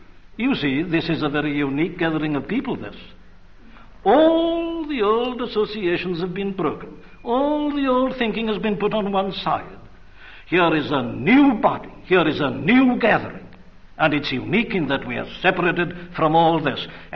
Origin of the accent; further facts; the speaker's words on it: Wales, United Kingdom; Whatever I may feel as a Welshman, I put a Christian brother before a fellow Welshman.